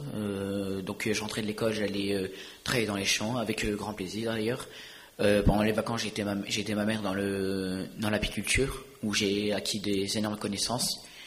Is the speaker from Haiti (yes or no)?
no; Braine-l'Alleud, Walloon Brabant, Belgium; born there; moved away; also born or lived in Aix-en-Provence; je suis né à Braine-l'Alleud, comme je vous avais déjà dit. Et par contre, je suis allé directement dans le sud, où j'ai vécu à Aix-en-Provence quelques temps, et après je suis parti à la campagne.